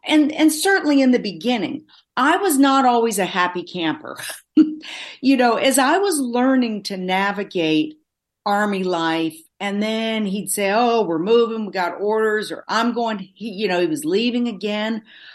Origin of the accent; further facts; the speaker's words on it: Vermont, United States; It was only when we went home to, we're both from Vermont, we go back home to Vermont